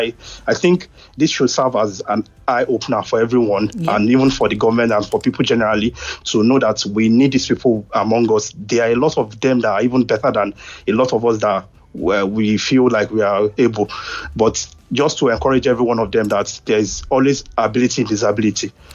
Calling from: United Kingdom; I'm calling from the United Kingdom.

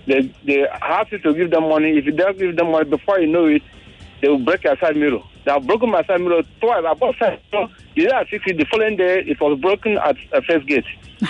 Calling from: Amuwo Odofin, Lagos, Nigeria; I'm just calling from Amuwa.

